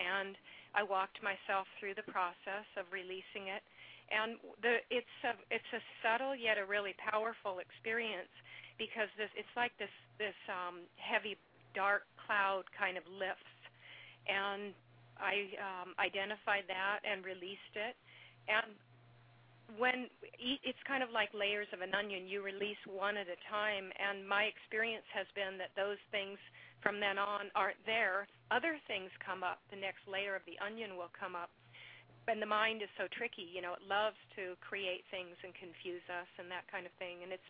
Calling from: Virginia, United States; From Virginia.

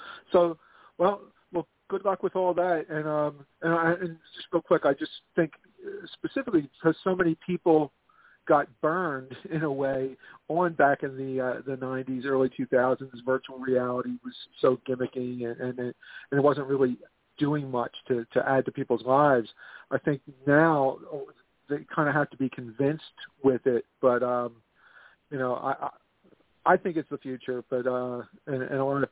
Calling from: Philadelphia, Pennsylvania, United States; calling from Philadelphia.

